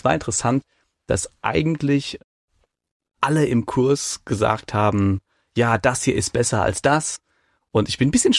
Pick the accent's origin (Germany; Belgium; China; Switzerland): Germany; Rhineland-Palatinate; Das ist ja auch bei uns in der Eifel immer so ein Festival gewesen. Und als Schüler fand ich das natürlich ganz toll